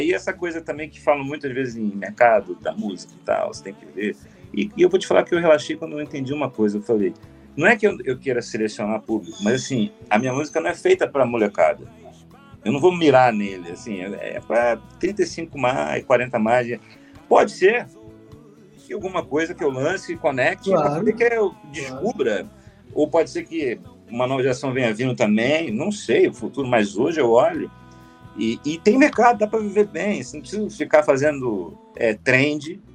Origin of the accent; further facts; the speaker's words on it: Rio de Janeiro, Brazil; now in São Paulo, Brazil; eu, como carioca morador de São Paulo